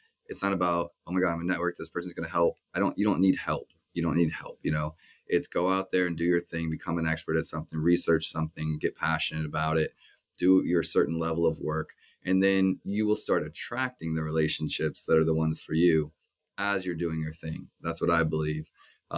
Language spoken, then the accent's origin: English; Kansas City, Missouri, United States; And here in Kansas City, local pride is super strong, and you'll just see a lot of Kansas Cityans wearing Kansas City shirts. And, you know, we're proud about where we are in our hometown, our sports teams.